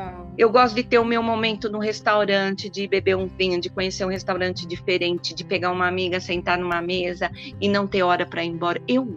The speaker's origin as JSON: {"language": "Portuguese", "country": "Brazil", "said": "E eu, assim, eu sou brasileira, aquela italiana brasileira, como a maioria, né?"}